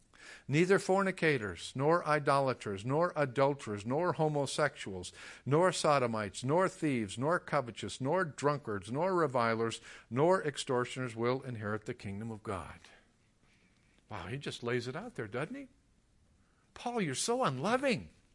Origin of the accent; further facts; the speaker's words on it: La Puente, California, United States; I grew up in La Puente, bunch of little kids.